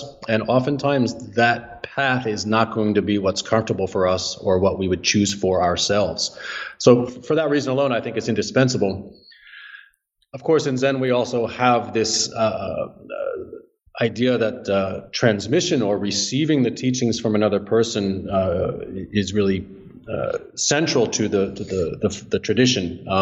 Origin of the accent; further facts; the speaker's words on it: New Jersey, United States; now in Chicago, United States; New Jersey.